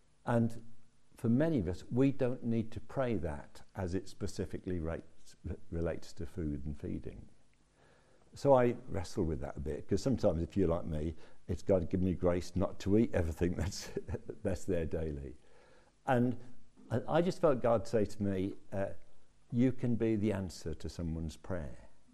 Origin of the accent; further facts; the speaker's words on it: Birmingham, West Midlands, United Kingdom; I'm from Birmingham, so we fast.